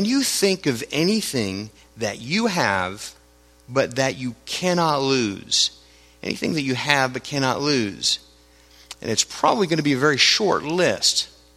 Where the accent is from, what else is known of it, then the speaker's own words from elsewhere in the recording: Florida, United States; I grew up in South Florida. I go to the beach every now and then, as Floridians are known to do.